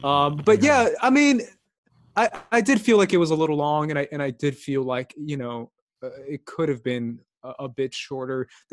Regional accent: Texas, United States; also born or lived in Arizona; I grew up in the South. I mean, I grew up in Texas and Arizona, so I know a lot of people who really did have these thoughts

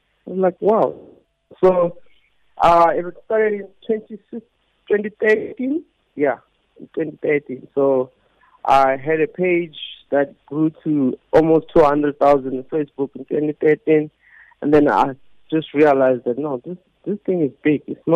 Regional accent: Venda, Limpopo, South Africa; now in Gauteng, South Africa; It's a vendor name. I'm a vendor. I was raised in Venda. I just came here in Gauteng just to hustle.

